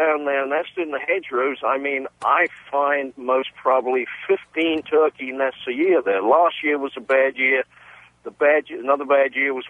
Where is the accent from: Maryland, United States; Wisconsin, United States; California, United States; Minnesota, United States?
Maryland, United States; Royal Oak; Listen, I'm from Royal Oak in Maryland.